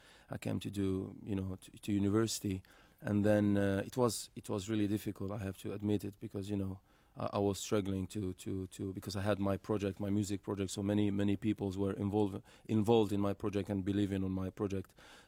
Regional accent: Algeria; English is a second language; I'm from Algeria

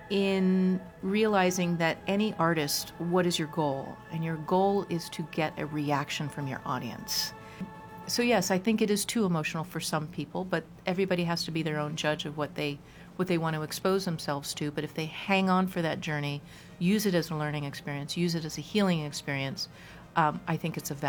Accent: New York City, New York, United States; I do, and it's surprising, but being a New Yorker, I do understand it on one level.

